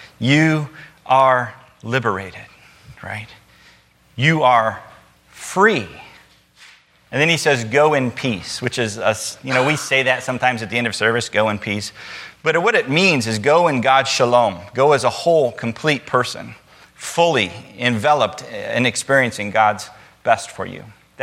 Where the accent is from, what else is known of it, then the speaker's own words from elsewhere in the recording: Metamora, United States; I grew up in Metamora, right? And my parents were teachers, and so everybody knew everything about me.